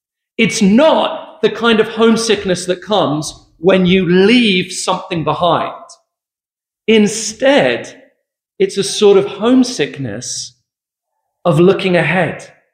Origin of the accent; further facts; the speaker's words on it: England, United Kingdom; And you think to yourself, like, what do we have as English people?